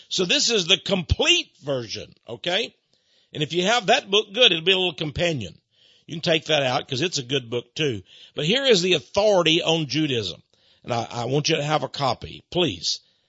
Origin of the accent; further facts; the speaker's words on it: Texas, United States; I love America, but I'm a Texan too.